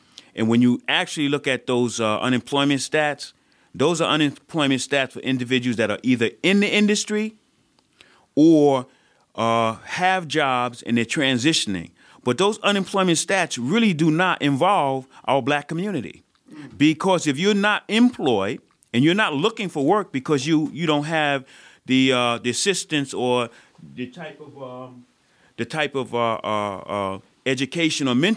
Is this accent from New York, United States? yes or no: yes; Brooklyn, New York, United States; now in Albany, United States; Well, actually, I'm born in Albany, but I grew up in Brooklyn, New York, and that's where we developed our talents for the construction trade.